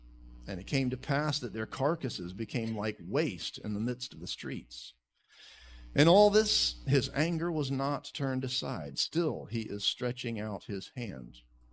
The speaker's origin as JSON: {"language": "English", "region": "Alabama", "country": "United States", "tie": "born or raised there", "said": "When I was a boy growing up in Alabama, in the summertime, we would buy these wicker baskets"}